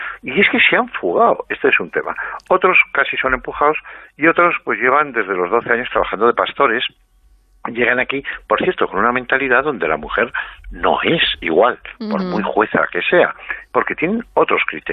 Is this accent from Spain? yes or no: yes; Spain; a nosotros, como españoles, se nos confunde